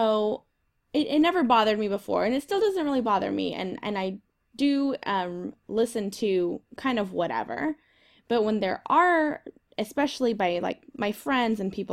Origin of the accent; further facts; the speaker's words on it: United States; Because I'm Latina, I'm Mexican American.